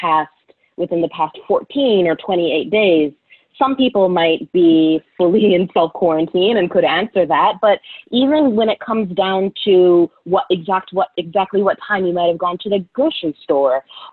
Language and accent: English; Canada; And so I'm in Canada, I'm Canadian, and so focusing on the Canadian perspective